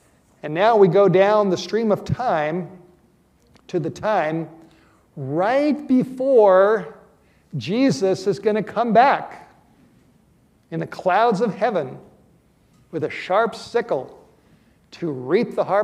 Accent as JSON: {"language": "English", "region": "California", "country": "United States", "tie": "born or raised there", "said": "I grew up in Southern California in a secular Jewish home in the Hollywood Hills."}